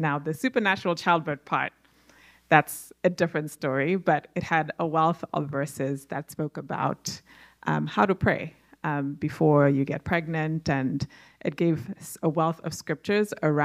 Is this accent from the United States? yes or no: no; Zimbabwe; yeah, we're from Zimbabwe. We don't do that.